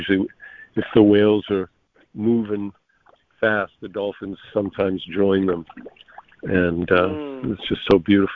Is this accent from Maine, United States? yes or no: yes; Maine, United States; I'm from Maine, and I didn't have much of a connection with the ocean because it was so cold.